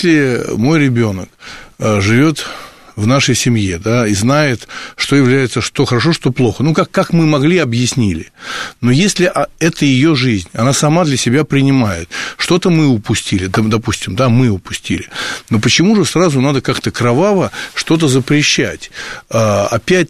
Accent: Moscow, Russia; я русский, православный, коренной москвич

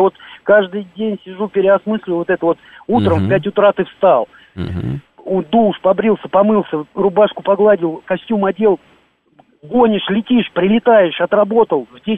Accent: Veliky Novgorod, Novgorod Oblast, Russia; now in Moscow, Russia; вот я в провинции, я сам родом из Великого Новгорода, я туда приезжаю

